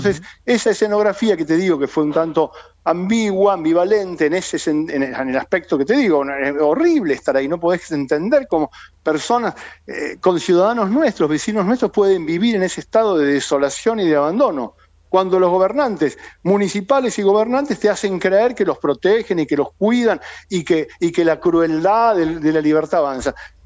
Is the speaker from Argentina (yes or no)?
yes; Tapalqué, Buenos Aires Province, Argentina; yo fui candidato a intendente de Tapalqué, yo soy oriundo de Tapalqué.